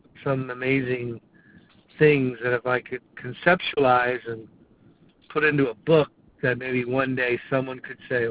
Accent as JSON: {"language": "English", "town": "Dublin", "region": "Leinster", "country": "Ireland", "tie": "born or raised there", "said": "I grew up in Dublin, Ireland as a young boy."}